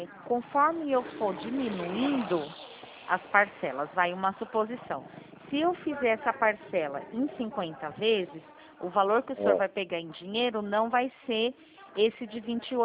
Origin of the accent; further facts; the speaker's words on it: Araraquara, São Paulo, Brazil; Não, não, sou de Araraquara.